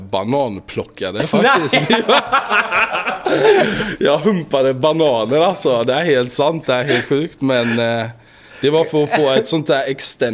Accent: Falkenberg, Halland County, Sweden; also born or lived in Sydney, Australia; Jag var hemma i Falkenberg i Sverige, bored, uttråkad

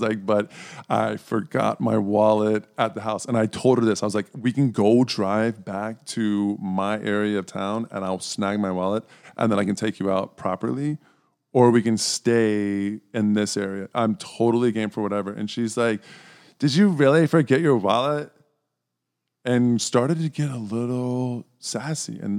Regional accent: the South, United States; And I'm from the South, and the Tahoes were...

